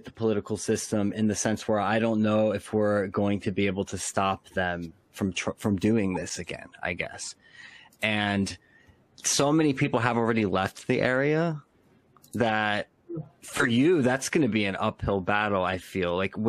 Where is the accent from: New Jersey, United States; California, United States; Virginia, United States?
New Jersey, United States; also born or lived in New York; Well, me, in my defense, I'm from New Jersey. So, you know, I lived in New York for a while